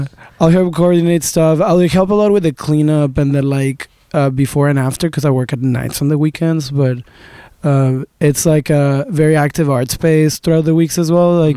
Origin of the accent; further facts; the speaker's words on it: Mexico; I'm originally from Mexico.